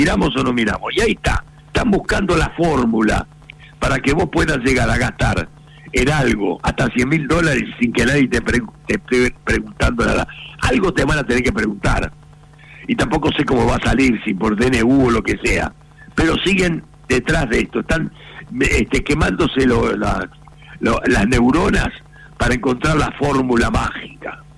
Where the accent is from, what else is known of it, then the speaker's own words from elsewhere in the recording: Buenos Aires, Argentina; Yo vivo acá toda la vida, nací en San Telmo, así que soy más porteño que, qué sé yo